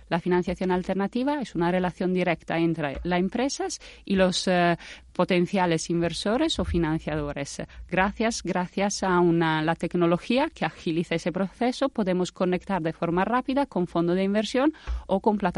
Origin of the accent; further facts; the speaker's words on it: Italy; Spanish is a second language; moved away as an adult; now in Spain; evidentemente mi acento me delata, soy italiana y he llegado en España